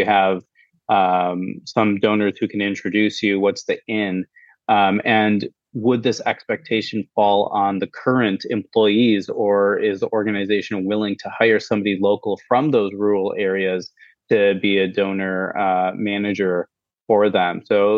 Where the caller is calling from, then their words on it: Jakarta, Indonesia; And I'm joining today from Jakarta, Indonesia.